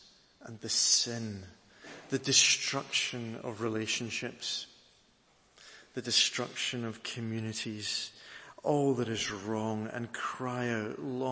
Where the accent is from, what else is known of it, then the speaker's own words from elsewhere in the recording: Scotland, United Kingdom; Does he really want me to come and drink, be full, be satisfied, and even, as a Scot, dare I say it, happy?